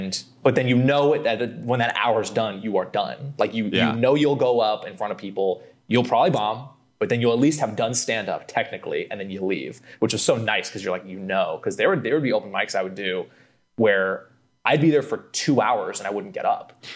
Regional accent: California, United States; Because I grew up in California, so it's like, I'm not used to that.

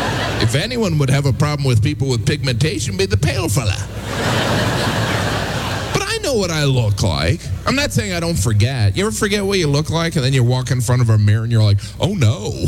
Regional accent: Midwest, United States; I'm from the Midwest. It's almost a panic.

